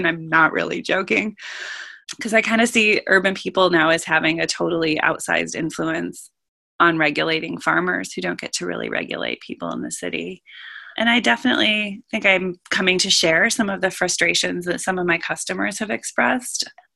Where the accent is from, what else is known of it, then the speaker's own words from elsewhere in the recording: Detroit, Michigan, United States; I'm from such an urban place, you know. I grew up in and outside of Detroit, and it's so urban and suburban